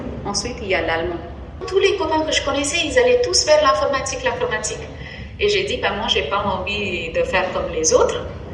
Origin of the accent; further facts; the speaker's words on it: India; French is a second language; Alors, j'ai commencé à apprendre le français quand j'étais au lycée. Ici, on appelle ça « second language », comme deuxième langue, en fait. Deuxième langue. En fait, toutes les études en Inde, en anglais.